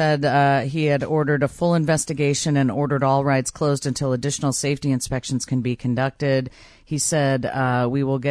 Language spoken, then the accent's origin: English; Brookfield, Illinois, United States; As a kid growing up in Brookfield, we'd always go to that carnival that came with the Pet Parade.